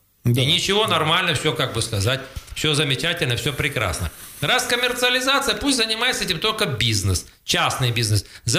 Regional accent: Krasnoyarsk Krai, Russia; и создали в Сухобузимском районе, на моей малой родине

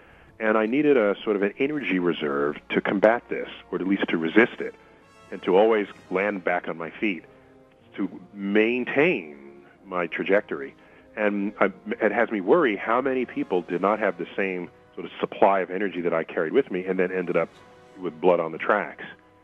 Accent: New York City, New York, United States; So, and I grew up in the North in New York City.

